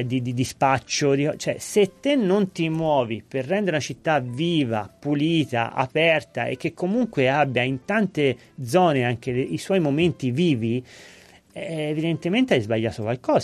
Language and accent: Italian; San Giovanni Valdarno, Tuscany, Italy; Io vengo da San Giovanni Valdarno, ha un problema di centro storico, ha un problema di sicurezza anche San Giovanni.